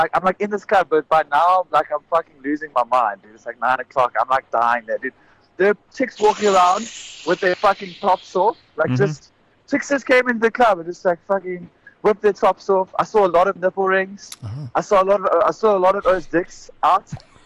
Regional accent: South Africa; I was like, yo, I'm from South Africa, man.

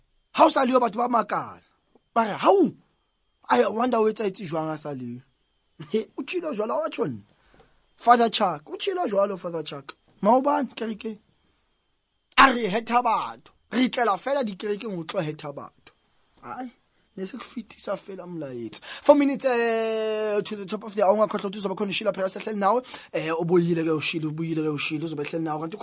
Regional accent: Angola; I'm from Angola. I'm from Angola.

